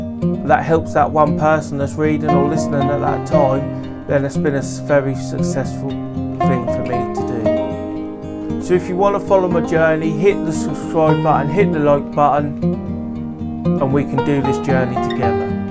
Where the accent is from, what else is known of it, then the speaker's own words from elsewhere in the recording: East of England, United Kingdom; I'm from Suffolk, England.